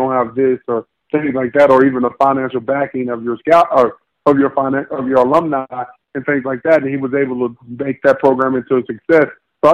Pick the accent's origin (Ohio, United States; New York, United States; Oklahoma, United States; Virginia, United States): Virginia, United States; and I'm from Virginia, so that's the southern